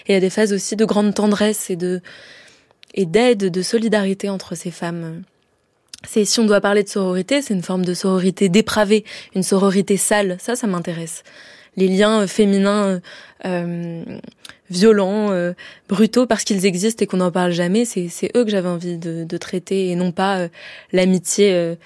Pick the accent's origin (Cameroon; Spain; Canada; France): France; Marseille, Provence-Alpes-Côte d'Azur; j'ai grandi à Marseille, entourée de femmes méditerranéennes à qui je dois tout.